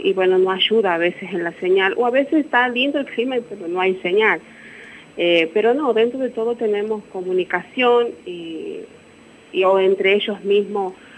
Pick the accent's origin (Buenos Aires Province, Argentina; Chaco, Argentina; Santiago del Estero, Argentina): Santiago del Estero, Argentina; Soy de la Madre de Ciudades.